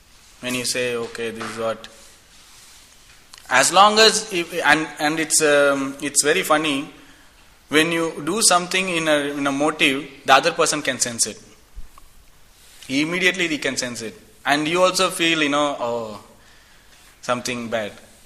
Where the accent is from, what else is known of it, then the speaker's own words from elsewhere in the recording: India; English is a second language; when I came first, I used to convert everything to Indian rupee. Because I come from India.